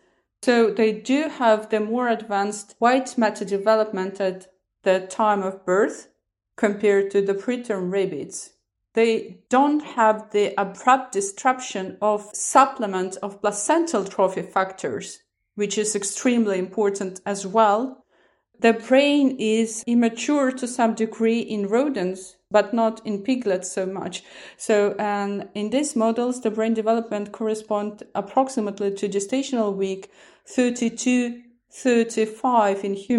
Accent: Estonia; I'm originally from Estonia.

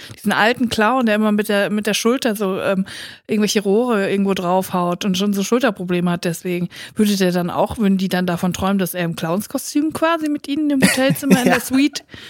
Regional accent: Siegen, North Rhine-Westphalia, Germany; ich bin quasi Landsmann von Martin Semmelrogge. Der hat nämlich mal in meiner Heimatstadt in Siegen im Knast gesessen.

